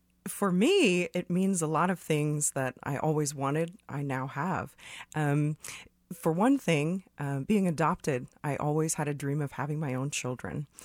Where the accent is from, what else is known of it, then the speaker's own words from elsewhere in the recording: Clay Center, United States; So growing up in Clay Center, I was one of just a couple children of color. And my dad used to farm.